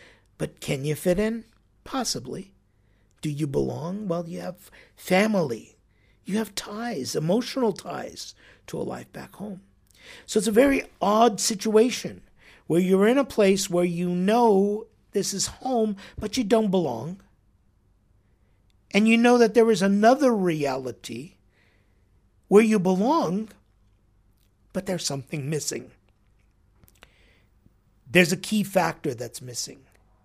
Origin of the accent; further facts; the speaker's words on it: Los Angeles, California, United States; We come from Los Angeles, and we know that although we belong in Los Angeles